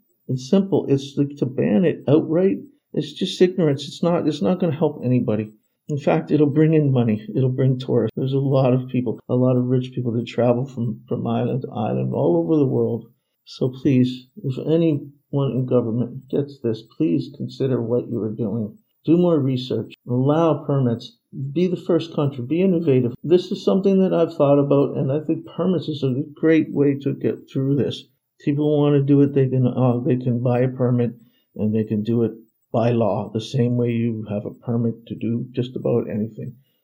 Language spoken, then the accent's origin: English; Canada; You know, I am Canadian, but I love Antigua.